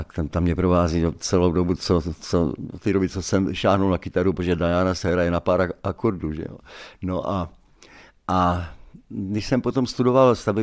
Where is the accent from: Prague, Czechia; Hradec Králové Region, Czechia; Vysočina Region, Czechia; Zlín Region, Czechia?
Zlín Region, Czechia; Hulín; Já jsem chodil zpívat 9 let do dětského pěveckého sboru tam u nás v Hulíně.